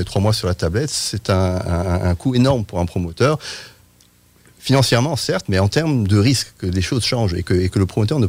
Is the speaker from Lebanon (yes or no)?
no; France; je suis britannique, mais j'ai grandi en France. Donc, je comprends un peu le côté latin. Et puis, bien de parenté, je suis britannique.